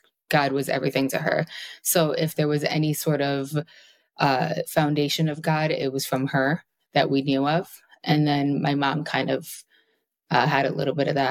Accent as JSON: {"language": "English", "region": "Connecticut", "country": "United States", "said": "I'm from Connecticut."}